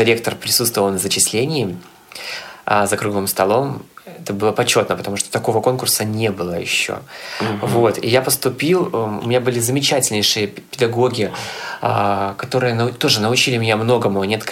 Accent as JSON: {"language": "Russian", "country": "Belarus", "said": "нас в Беларуси, вот то, что я заметил, модели друг другу все-таки помогают"}